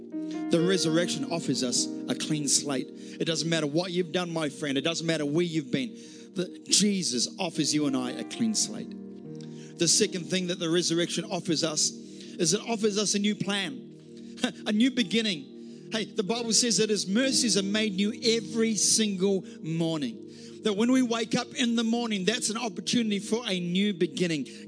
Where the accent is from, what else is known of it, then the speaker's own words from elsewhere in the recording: Wellington, New Zealand; When I was growing up in Wellington, New Zealand, we'd go to a place called the Hutt River.